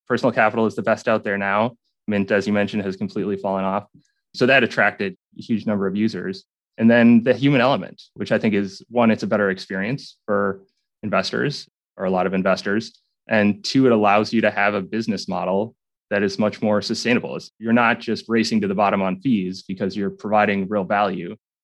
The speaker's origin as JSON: {"language": "English", "region": "Minnesota", "country": "United States", "tie": "born or raised there", "said": "I grew up southern Minnesota on a farm that's been in my family for 8 generations now."}